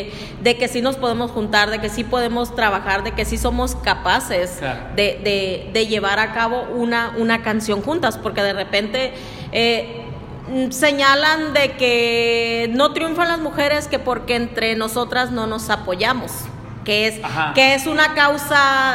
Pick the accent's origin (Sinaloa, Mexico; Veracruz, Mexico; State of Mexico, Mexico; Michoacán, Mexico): Sinaloa, Mexico; Badiraguato; also born or lived in Culiacán; de aquí soy. Pero yo me crié en la Sierra de Badiraguato.